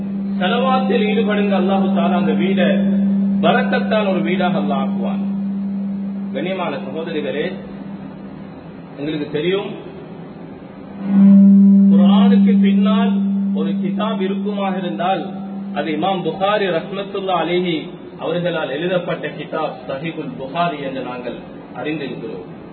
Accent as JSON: {"language": "Tamil", "country": "Sri Lanka", "said": "நான் சொன்ன, நான் இலங்கையை சேர்ந்தவர்"}